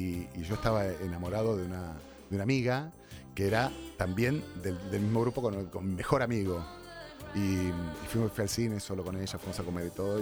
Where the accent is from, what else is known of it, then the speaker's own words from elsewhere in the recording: Mar del Plata, Buenos Aires Province, Argentina; Yo soy de Mar del Plata de toda la vida